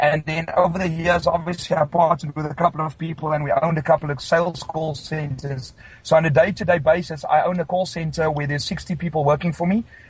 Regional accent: Paarl, Western Cape, South Africa; Well, I went to school at Paul Boys. I grew up in Paul.

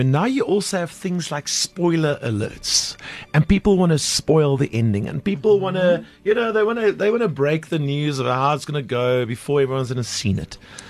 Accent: Port Elizabeth, Eastern Cape, South Africa; Yeah, no, I grew up in Port Elizabeth as well.

